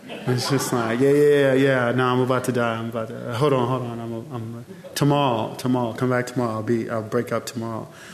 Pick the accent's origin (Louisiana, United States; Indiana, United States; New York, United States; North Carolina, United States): New York, United States; Brooklyn; And growing up in Bed-Stuy, there was a lot of forces that were working against me.